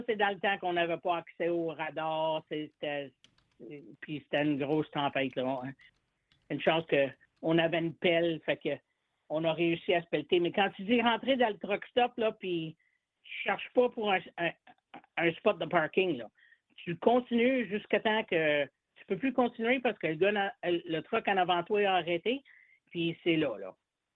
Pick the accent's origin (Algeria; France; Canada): Canada; Parce qu'on est canadienne, fait comme tu dis, la trousse d'être préparée